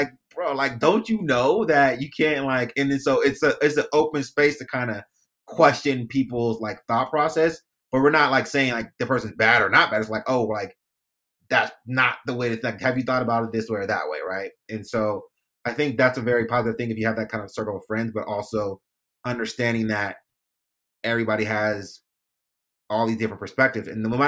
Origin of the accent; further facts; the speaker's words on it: California, United States; I grew up in Cali.